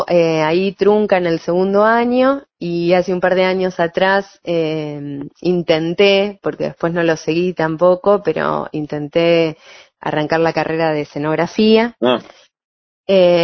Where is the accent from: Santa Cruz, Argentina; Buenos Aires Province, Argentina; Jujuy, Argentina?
Buenos Aires Province, Argentina; Junín; now in La Plata, Argentina; yo vengo de Junín